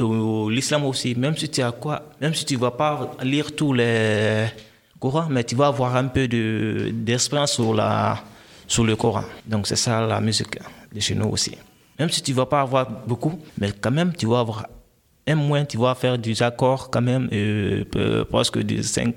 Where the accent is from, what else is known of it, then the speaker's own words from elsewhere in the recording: Guinea; now in Europe; Je viens de Guinée-Conakry. Je suis rentré en Europe. Ça fait le 26 janvier, j'aurai un an en Europe. Je suis venu par mer méditerranée.